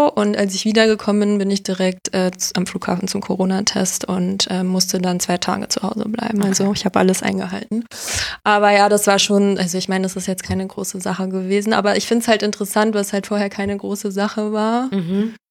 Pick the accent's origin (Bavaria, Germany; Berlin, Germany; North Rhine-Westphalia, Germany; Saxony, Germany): Berlin, Germany; Also ich bin ja aus Berlin